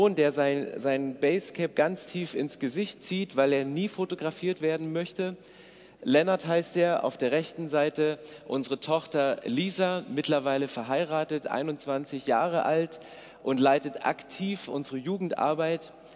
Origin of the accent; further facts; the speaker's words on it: Walddorf, Saxony, Germany; Ich komme nicht aus der Schweiz. Ich bin aufgewachsen in der Nähe von Hernhut. Das ist ein ganz kleines Dorf, Walddorf heißt das. Und in diesem Dorf leben 800 Einwohner und es werden immer weniger.